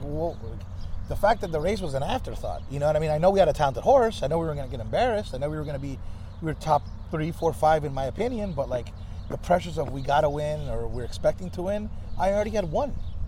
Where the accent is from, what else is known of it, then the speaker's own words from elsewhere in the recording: Key Biscayne, Florida, United States; I was blessed, man. I grew up on Key Biscayne. I was the son of a horse owner and my mother.